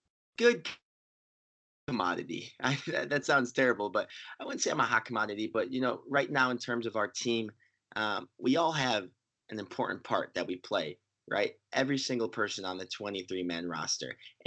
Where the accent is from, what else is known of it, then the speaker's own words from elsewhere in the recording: Midwest, United States; I mean, growing up in the Midwest, we know that the demand for soccer increases every year.